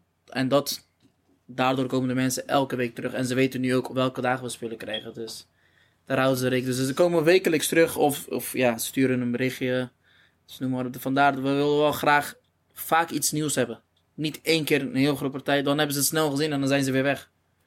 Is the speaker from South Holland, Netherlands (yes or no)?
yes; Schiedam, South Holland, Netherlands; We komen allebei uit Schiedam, allebei hier geboren.